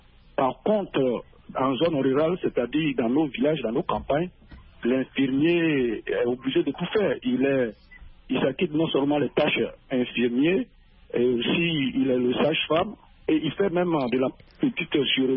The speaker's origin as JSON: {"language": "French", "region": "Abidjan", "country": "Côte d’Ivoire", "said": "Non, je suis de la Côte d'Ivoire, plus précisément à Abidjan."}